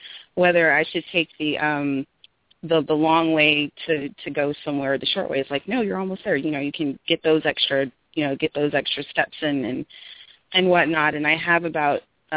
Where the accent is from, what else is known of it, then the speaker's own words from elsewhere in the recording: Queens, New York, United States; I'm from Queens.